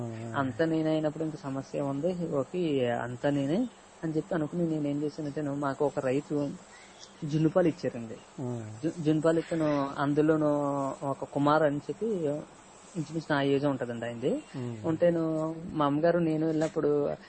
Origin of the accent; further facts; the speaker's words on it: Visakhapatnam, Andhra Pradesh, India; నేను అడిగాను సార్ మీది ఏ ఊరు అంటే వైజాగ్ అండి అన్నాను